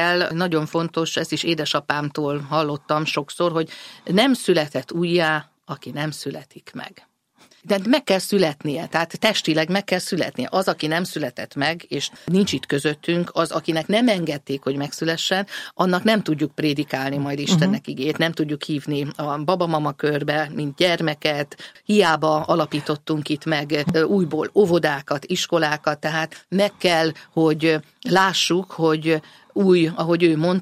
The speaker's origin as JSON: {"language": "Hungarian", "region": "Székely Land", "country": "Romania", "tie": "born or raised there", "said": "ugye említettem, hogy székely között nőttem föl"}